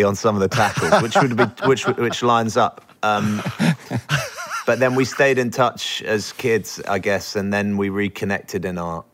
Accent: London, United Kingdom; also born or lived in California, United States; I grew up in London.

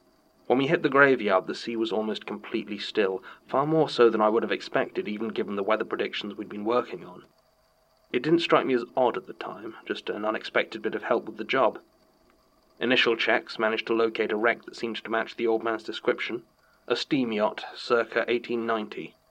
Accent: Halifax, Nova Scotia, Canada; I grew up in Halifax, Nova Scotia, and was swimming almost before I was walking.

